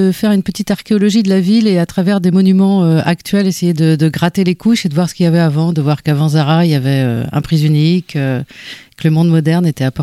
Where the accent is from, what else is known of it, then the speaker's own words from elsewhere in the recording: Rennes, Brittany, France; born there; Non, je suis née à Rennes en 1976 et ça a été mon grand regret, grandi à la campagne.